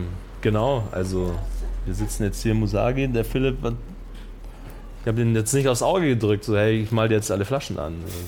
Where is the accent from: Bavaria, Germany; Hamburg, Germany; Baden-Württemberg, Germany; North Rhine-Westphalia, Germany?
Bavaria, Germany; Munich; Aber wir sind nicht aus New York und San Francisco, sondern wir sind Münchner.